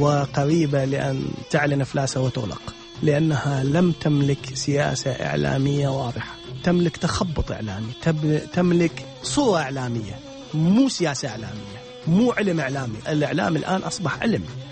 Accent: Iraq; moved away; أنا جت أيام أقول زين طلعت من العراق

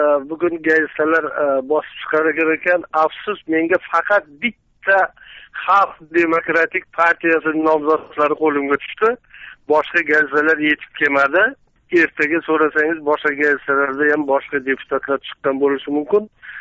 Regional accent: Jizzakh, Jizzakh Region, Uzbekistan; born there; Mana Jizzaxdan boshlayman. Jizzaxda tug'ilganman.

